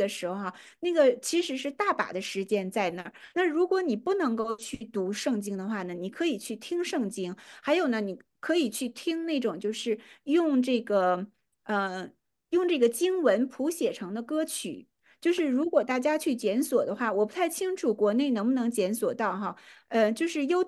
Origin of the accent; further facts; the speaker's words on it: China; 就是我们中国人会是说